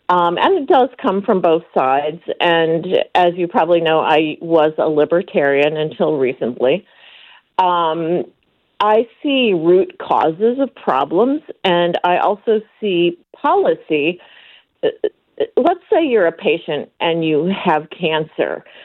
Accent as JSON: {"language": "English", "town": "Detroit", "region": "Michigan", "country": "United States", "tie": "born there", "said": "I was born in Detroit, so I'm not a native of Connecticut"}